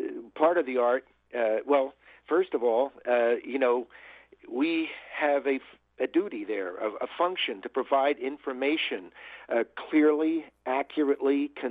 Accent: Philadelphia, Pennsylvania, United States; Growing up in Philadelphia and admiring the great sportscasters and PA announcers we've had over the years

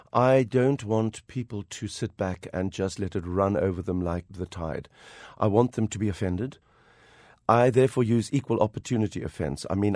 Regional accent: South Africa; he spoke to me as a South African

